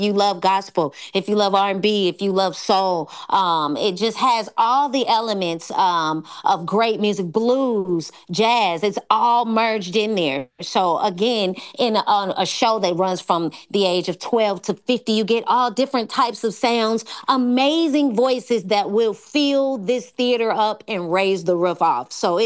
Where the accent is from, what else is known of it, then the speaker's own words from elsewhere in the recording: Kansas, United States; now in New York, United States; So even though I live in New York, I grew up here in Wyandotte County, okay?